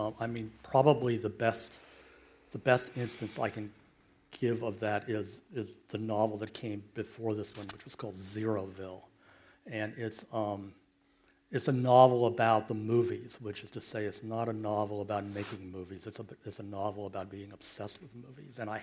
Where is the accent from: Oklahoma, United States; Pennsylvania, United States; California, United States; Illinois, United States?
California, United States; Los Angeles; I grew up less in the Hollywood L.A. and more in the aerospace L.A.